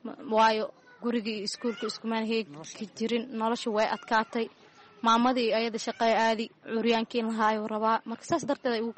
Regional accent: Mogadishu, Banaadir, Somalia; now in Kenya; run ahaantii waxaan ku noolahay xerada qaxootiga Dhagaxley, waxaan ayulkoole ku nooleen Muqdisho, waxaan ku dhashay qaasimada Muqdisho

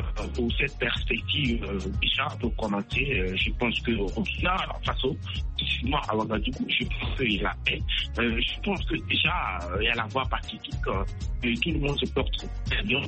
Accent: Koudougou, Centre-Ouest, Burkina Faso; also born or lived in Côte d'Ivoire; je suis originaire de Koudougou, né en Côte d'Ivoire.

